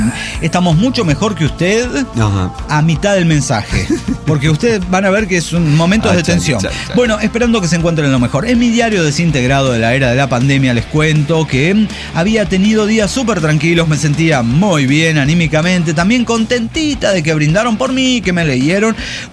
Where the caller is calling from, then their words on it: Santa Rosa, La Pampa, Argentina; de Santa Rosa, La Pampa, Argentina.